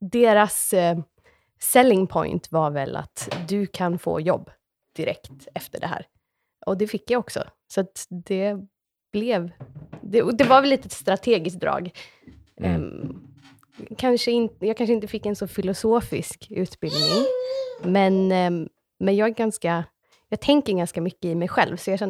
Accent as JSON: {"language": "Swedish", "country": "Sweden", "lives_now": "Los Angeles, United States", "said": "för att som skandinav får man ganska mycket gratis bara av att säga att men jag är inredningsarkitekt från Sverige."}